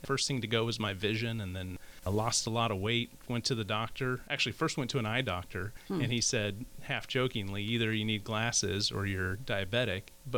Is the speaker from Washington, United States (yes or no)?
yes; Port Angeles, Washington, United States; also born or lived in California; a gal from a town called Port Angeles, Washington.